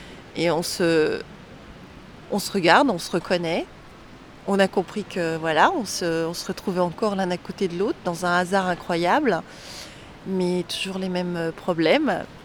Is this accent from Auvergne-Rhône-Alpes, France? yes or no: no; Paris, Île-de-France, France; on est de Paris, dans une mégalopole, mégalopole, je ne sais plus, dans une très grande ville avec énormément de monde.